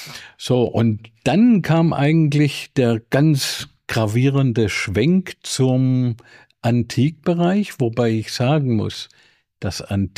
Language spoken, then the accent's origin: German; South Germany, Germany; moved away as an adult; dann bin ich aus Süddeutschland nach Hamburg gegangen